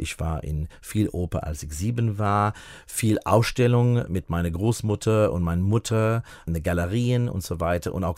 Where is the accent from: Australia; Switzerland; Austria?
Australia; German is a second language; now in Germany; als säkulär Jude, aber auch mit einem großen Interesse in Judentums und jüdische Geschichte in Europa und ich komme aus Australien. Ich bin in Australien geboren.